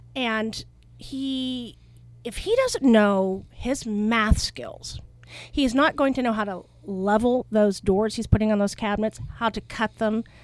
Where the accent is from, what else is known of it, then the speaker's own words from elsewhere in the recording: Edmond, Oklahoma, United States; And in my hometown of Edmond, just a week ago